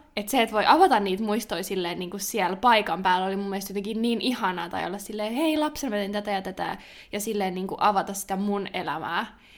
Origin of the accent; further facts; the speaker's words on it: Hollola, Päijät-Häme, Finland; mä oon Hollolasta siis